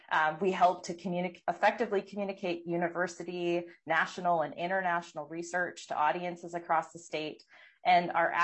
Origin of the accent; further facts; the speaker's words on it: Wisconsin, United States; now in Minnesota, United States; I grew up in Wisconsin, but my career has taken me outside of the region, but I'm really thrilled to be back.